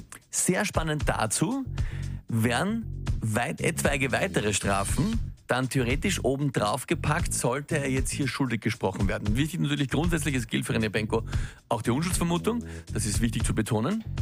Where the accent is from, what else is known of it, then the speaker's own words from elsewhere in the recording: Austria; Aber so dürfte das bei uns in Österreich ungefähr funktionieren.